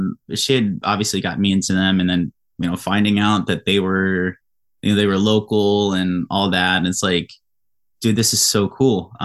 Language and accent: English; Maryland, United States; We're both from Southern Maryland.